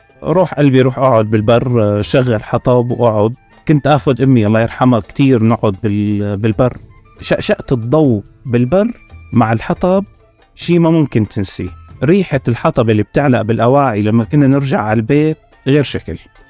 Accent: Riyadh, Riyadh Province, Saudi Arabia; also born or lived in Syria; ولدت بالرياض، تربيت بالمدارس الحكومية بالرياض. أنا هذا الشاب السوري اللي بيلبس توب وبيلبس شماغ وعايش مع البدو.

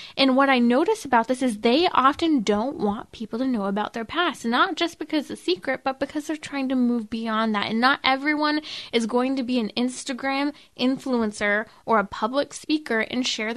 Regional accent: United States; because we're American, we love freedom, right?

